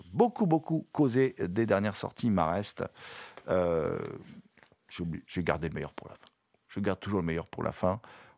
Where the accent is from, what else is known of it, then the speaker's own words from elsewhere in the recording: Hauts-de-France, France; on est des petits godets Hauts-de-France, on est des Picards même plus exactement